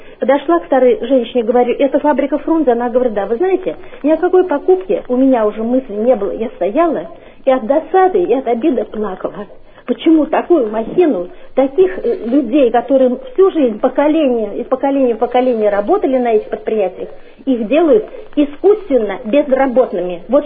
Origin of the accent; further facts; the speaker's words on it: Moscow, Russia; я москвичка.